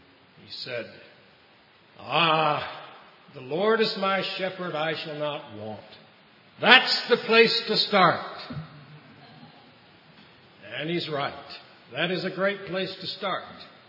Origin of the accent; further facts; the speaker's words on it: Mississippi, United States; moved away; I grew up in South Mississippi, but I have lived in New England for nearly 30 years, and my accent has gradually moved up the eastern seaboard.